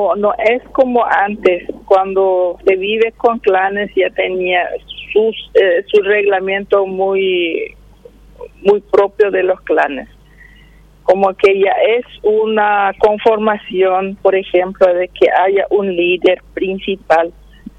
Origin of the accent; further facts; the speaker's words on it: Laguna Escalante, Presidente Hayes, Paraguay; Yo soy de Laguna Escalante, Fischat, que es de la zona de Pilcomayo, zona sur.